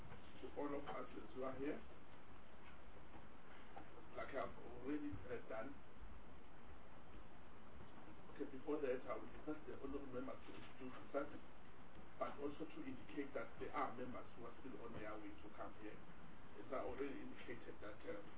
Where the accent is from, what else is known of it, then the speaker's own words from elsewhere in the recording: Mpumalanga, South Africa; Originally, I'm from Mpumalanga province.